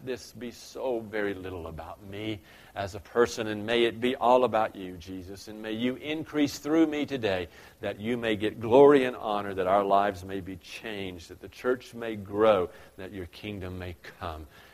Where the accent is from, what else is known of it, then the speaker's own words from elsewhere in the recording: the South, United States; I'm from the South. People can't say that real well.